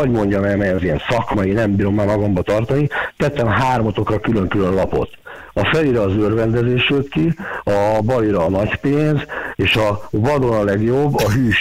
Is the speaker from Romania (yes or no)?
no; Hungary; Hát ezek magyarok vagyunk, de igazából ami kijön, nekünk problémánk nem lesz.